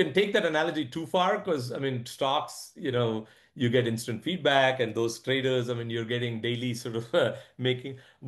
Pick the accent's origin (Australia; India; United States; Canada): India; I grew up in India. I went to school there. I even started my career there for a year.